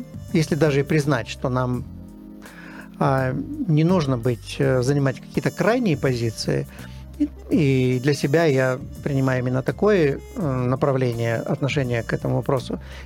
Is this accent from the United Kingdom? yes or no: yes; United Kingdom; Russian is a second language; в той стране, откуда я приехал, из Объединенного Королевства